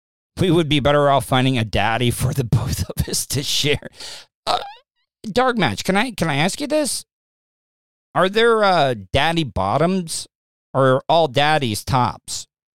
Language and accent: English; Florida, United States; Living in the South, I'm a Florida cracker, born and raised in Florida, and it's just Florida's a different. It's almost its own country almost sometimes.